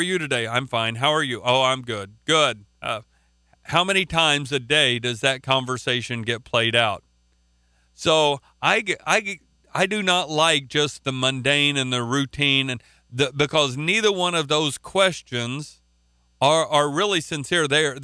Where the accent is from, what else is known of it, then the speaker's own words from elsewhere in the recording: Oklahoma, United States; accent: Oklahoma; And I guess it's my Oklahoma accent or whatever